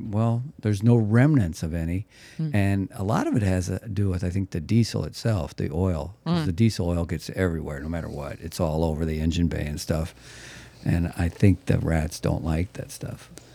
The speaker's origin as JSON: {"language": "English", "region": "Midwest", "country": "United States", "said": "I'm from the Midwest, but I've never winterized an RV."}